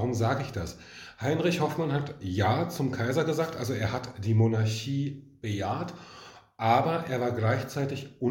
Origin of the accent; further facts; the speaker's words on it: Berlin, Germany; Das Fehlen des Wohlfühlfeminismus hier ist für mich auch als Berliner gerade aktuell